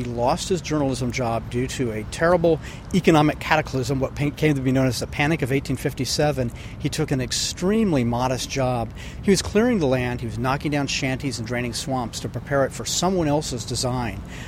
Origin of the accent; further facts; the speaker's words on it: New York, United States; in my case, Central Park, which I just spent so much time in as a New Yorker.